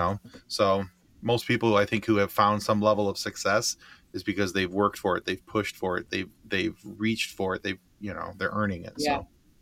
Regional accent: Michigan, United States; Well, we're from Michigan, so Mothman's a really pretty big thing over here.

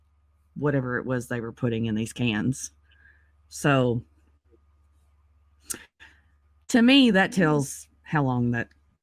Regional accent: the South, United States; I'm from the South. Canning is a thing

